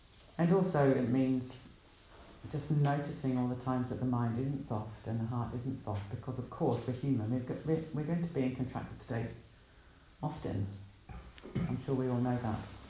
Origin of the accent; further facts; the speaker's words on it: New Zealand; So I come from a city that has earthquakes, and I come from a country that has very clear blue skies.